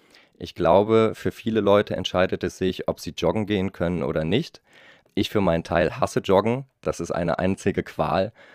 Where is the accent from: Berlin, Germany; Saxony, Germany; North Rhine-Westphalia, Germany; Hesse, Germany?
North Rhine-Westphalia, Germany; Cologne; ich komme aus Köln. Ich habe mich dann vor ja, mittlerweile ein paar Jahren entschieden, nach Aachen zu gehen fürs Studium